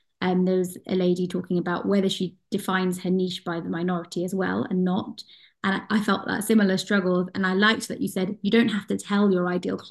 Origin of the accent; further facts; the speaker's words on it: United Kingdom; now in Copenhagen, Denmark; I think as a British Asian woman, I have felt a number of additional kind of should be statements of what I think I should be. But as I'm starting to coach, bear in mind I'm based in Copenhagen